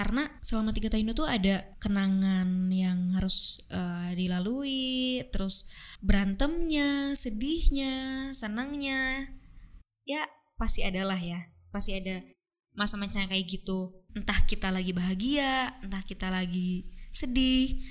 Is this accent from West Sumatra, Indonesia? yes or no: no; West Java, Indonesia; karena aku orang Sunda ya.